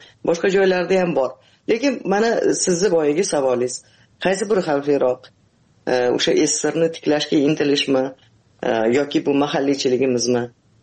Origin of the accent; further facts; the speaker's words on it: Tashkent, Uzbekistan; Ha, men Toshkentda tug'ilib o'sganman. Ha, Toshkent.